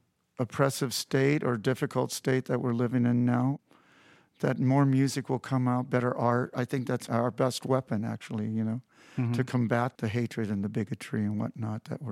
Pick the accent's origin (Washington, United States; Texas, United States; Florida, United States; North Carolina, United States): Texas, United States; San Antonio; born there; I was born in Texas, in San Antonio.